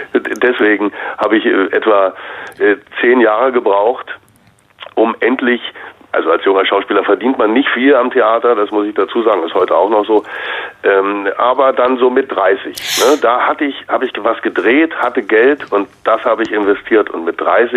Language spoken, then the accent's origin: German; Leipzig, Saxony, Germany; also born or lived in Mecklenburg-Vorpommern; ich bin zwar in MacPom geboren, aber in Leipzig aufgewachsen.